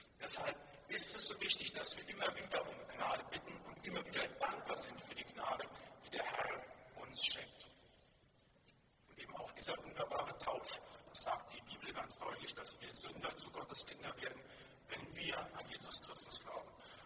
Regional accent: North Rhine-Westphalia, Germany; Da, wo ich herkomme, aus den Gemeinschaftskreisen, das ist Finnland und Wittgenstein

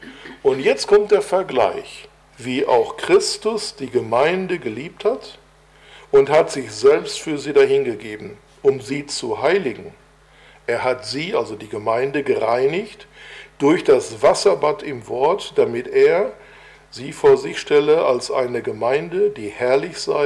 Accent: Bochum, North Rhine-Westphalia, Germany; Als gebürtiger Bochumer aus Nordrhein-Westfalen kenne ich selbstverständlich das Stadtwappen von Bochum.

